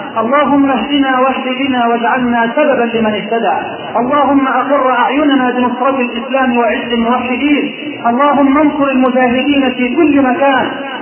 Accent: Egypt

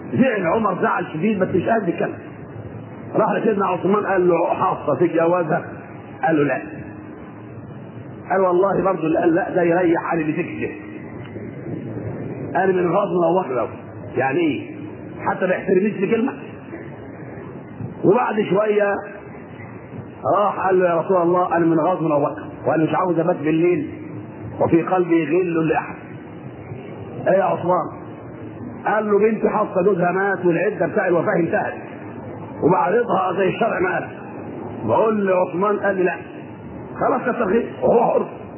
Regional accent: Egypt; السيدة نفيسة اللي مدفونة عندنا في مصر هنا

